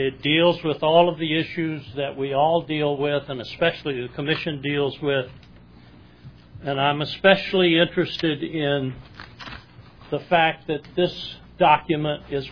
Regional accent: Norfolk, Virginia, United States; I'm from Norfolk.

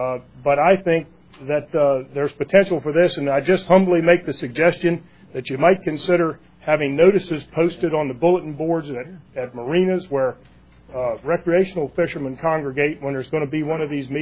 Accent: Williamsburg, Virginia, United States; I'm from Williamsburg, Virginia. I vote and pay taxes in the state of Virginia

